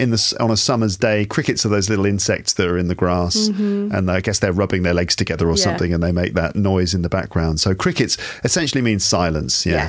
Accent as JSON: {"language": "English", "region": "England", "country": "United Kingdom", "said": "I'm English and I've also lived, you know, I'm from the Midlands in England, which is, you know, a few degrees north of Paris where my wife is from."}